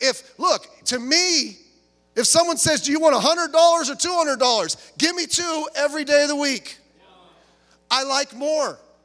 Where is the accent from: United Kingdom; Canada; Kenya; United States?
United States; Long Beach, California; That's where I was born. I grew up in Long Beach. Lifelong Long Beachian. Except for the years I spent at Bible college and the 1 year, which seemed like 100 years, we spent in Florida.